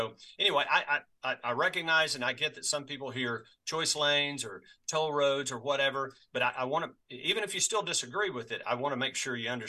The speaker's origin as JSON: {"language": "English", "region": "Texas", "country": "United States", "said": "I am from Texas. I have family in Texas."}